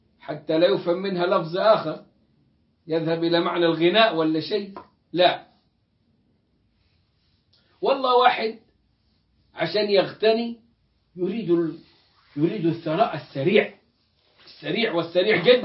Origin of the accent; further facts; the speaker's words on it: Egypt; يقولون عندنا في مصر: وفص ملح وداب